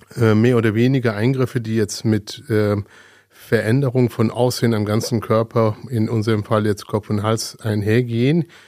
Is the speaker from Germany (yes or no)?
no; Iran; Ich bin ja gebürtige Perser und komme aus dem Iran